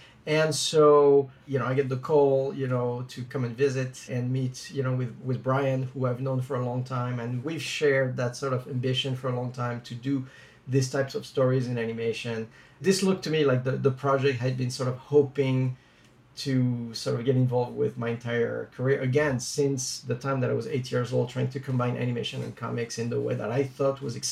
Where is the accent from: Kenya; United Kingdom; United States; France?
France; I grew up in France